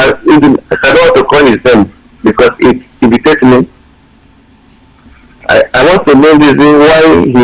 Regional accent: South West, Nigeria; Yoruba, I speak Yoruba like Yoruba. I was born and raised up in Yoruba land.

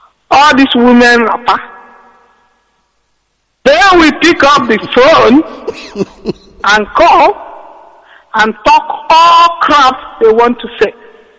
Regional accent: Ogbachukwu, Nigeria; now in London, United Kingdom; In Biafra land, I'm from Ogbachukwu, Anioma State.

